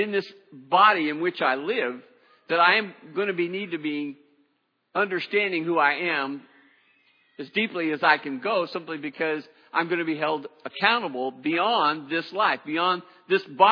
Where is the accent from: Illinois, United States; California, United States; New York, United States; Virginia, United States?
California, United States; I'm a Californian, I'm an American